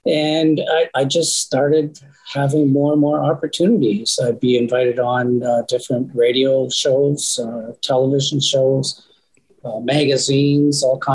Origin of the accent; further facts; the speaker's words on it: Ontario, Canada; I moved back to my hometown, which is a very small community in northern Ontario in Canada, maybe a population at the time around 10,000 people.